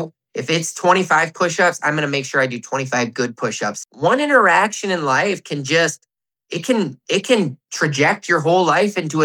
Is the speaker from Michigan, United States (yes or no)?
yes; Cass City, Michigan, United States; So I am born and raised in Cass City, Michigan. I live in Cass City currently